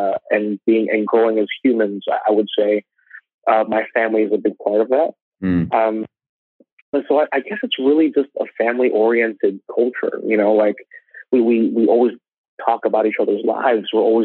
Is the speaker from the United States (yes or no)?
no; Philippines; as a kid, you know, being Filipino, my mom, you know, would always try to make me sing and perform at family gatherings and parties.